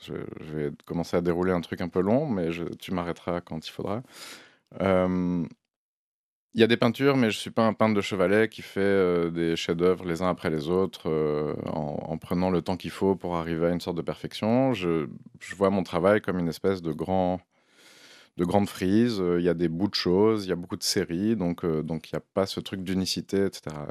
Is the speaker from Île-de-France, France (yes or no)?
yes; Paris, Île-de-France, France; moved away as an adult; now in Brussels, Belgium; J'ai grandi à Paris, mais je vis à Bruxelles depuis un peu plus de 20 ans.